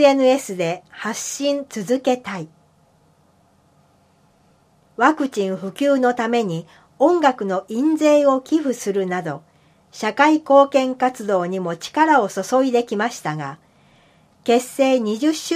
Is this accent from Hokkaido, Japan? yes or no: no; Neyagawa, Osaka, Japan; now in Tokyo, Japan; 人間形成を育む時期に過ごした寝屋川市は、私の物差しになっている町です。上京した頃は、都会のキラキラした雰囲気がいいと思ったこともありましたが